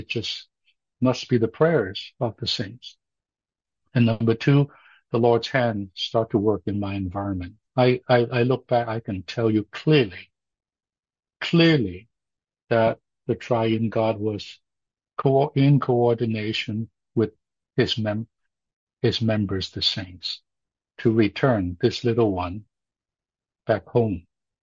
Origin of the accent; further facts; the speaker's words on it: Hong Kong; I came from Hong Kong, high rise to high rise, you know, flats to flats, we call them, or apartments.